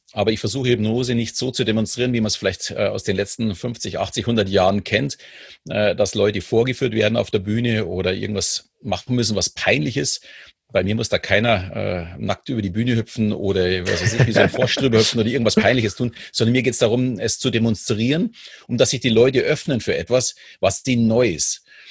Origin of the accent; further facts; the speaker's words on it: Munich, Bavaria, Germany; ich bin ja in München groß geworden